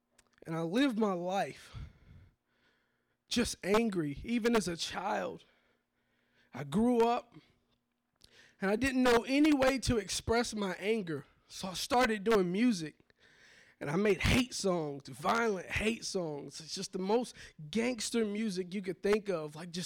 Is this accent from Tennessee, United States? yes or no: yes; Johnson City, Tennessee, United States; So I was 12 years old. I grew up in Johnson City, Tennessee. I remember growing up in a neighborhood, it was a lot of gang violence, a lot of drugs, crack addiction, really, really prevalent in my neighborhood.